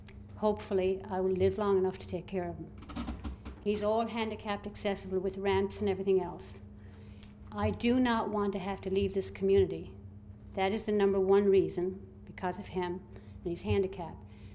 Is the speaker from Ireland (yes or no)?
yes; Ireland; now in Sussex County, United States; We immigrated to this country from Ireland, and we love it here.